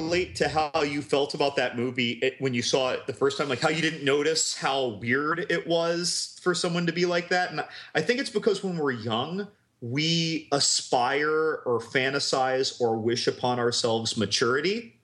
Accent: New Jersey, United States; And I'm from Jersey, and I know about rivers

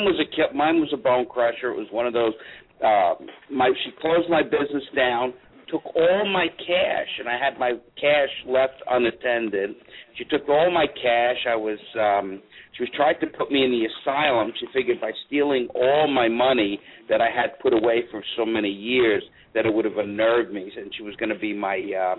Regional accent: New York, United States; I'm from New York.

